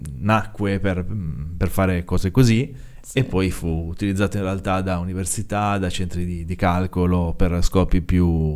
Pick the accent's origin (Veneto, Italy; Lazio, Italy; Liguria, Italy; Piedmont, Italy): Liguria, Italy; sempre da ligure